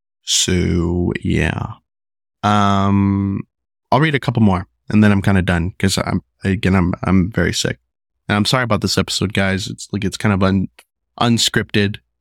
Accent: Las Vegas, Nevada, United States; also born or lived in Michigan / New York / California / Arizona; So I was born in Michigan. I lived in New York. I think a little bit in California. We went to Arizona, Washington State, I went to middle school in Nebraska, and then I went to high school in Vegas

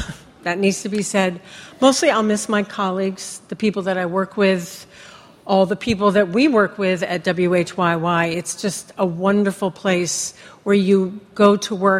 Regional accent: Massachusetts, United States; Yeah. I grew up in Massachusetts. My dad was a teacher. My mom, I guess we would say in the 50s, was a homemaker. And I lived on a boys' boarding school campus in Massachusetts, which is a pretty strange place to grow up.

